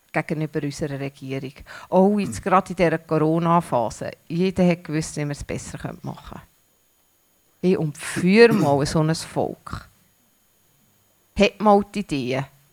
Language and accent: German; Switzerland; Und jeder Schweizer findet Fehler beim Vorgesetzten. Das haben wir einfach im Blut.